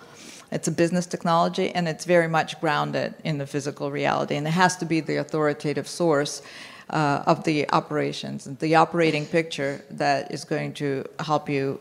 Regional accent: Boston, Massachusetts, United States; I'm from Boston, so

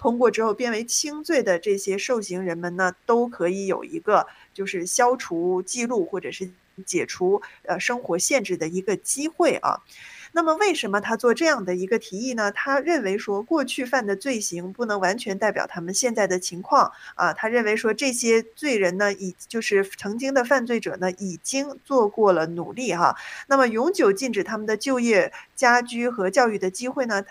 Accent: California, United States; 可是我们加州人承担的仍然是全美最高数一数二的这种汽油的成本

